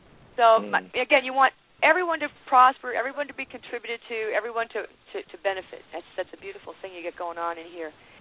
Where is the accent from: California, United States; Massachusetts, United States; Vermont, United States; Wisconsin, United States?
Massachusetts, United States; Worcester; I'm originally from Worcester.